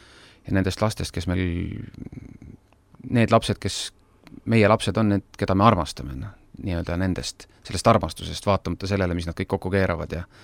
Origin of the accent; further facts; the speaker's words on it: Põlva, Põlva County, Estonia; aga ma olen Põlvast pärit